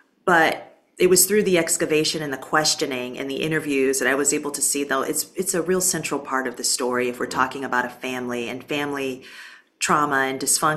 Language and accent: English; Detroit, Michigan, United States; because it makes me understand something that I always knew growing up in Detroit.